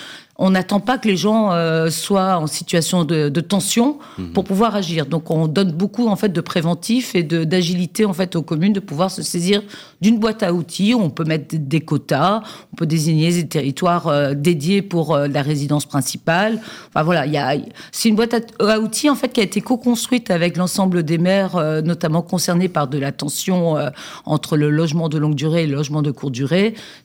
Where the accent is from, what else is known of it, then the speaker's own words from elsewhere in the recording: Brittany, France; je suis pugnace, je suis bretonne, donc je suis tenace jusqu'au bout.